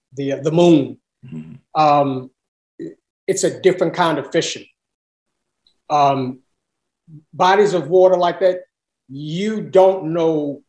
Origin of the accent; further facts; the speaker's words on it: Baltimore, Maryland, United States; And then from there, we lived, grew up on Riggs Avenue, which is Riggs and Papa Grove. Mm-hmm. And that's where I grew up at.